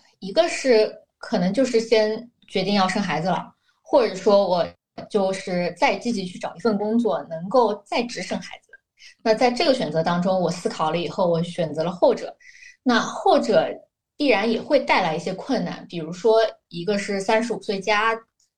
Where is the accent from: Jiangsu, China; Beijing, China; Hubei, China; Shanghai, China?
Shanghai, China; also born or lived in United States; 然后我是现在生活在上海，然后上海也是我的老家。之前有在美国十年那个学习工作的经历，然后主要是从事大金融方面的工作吧，然后35岁加，然后即将成为一名母亲。